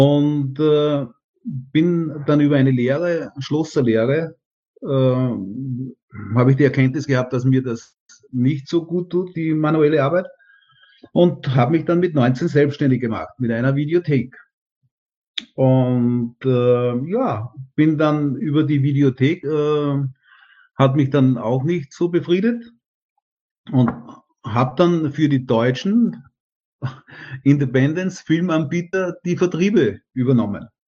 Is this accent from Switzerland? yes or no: no; Lambach, Upper Austria, Austria; ich bin aus Oberösterreich, aus Stadelpaurer, gebürtiger Lambacher, ist gleich daneben. Und eher vom Lande angesiedelt, ne?